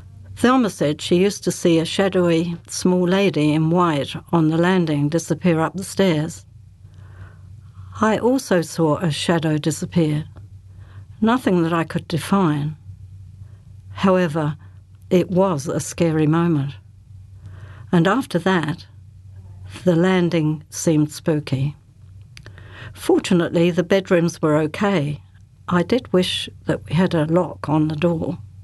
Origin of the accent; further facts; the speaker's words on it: New Zealand; I was from New Zealand and was born here